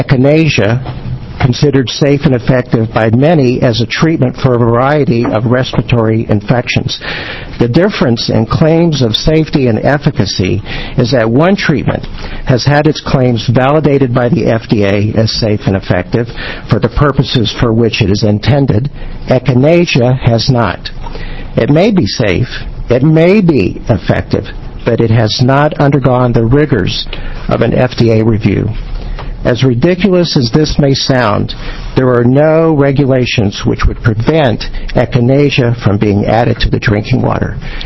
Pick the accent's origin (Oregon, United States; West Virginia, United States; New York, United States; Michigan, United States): Oregon, United States; Medford; I'm from Medford, Oregon.